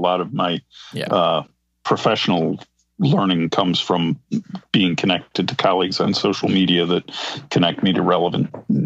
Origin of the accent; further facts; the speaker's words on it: Buffalo, New York, United States; I still am a subscriber to the actual physical paper, the Buffalo News, in my hometown here.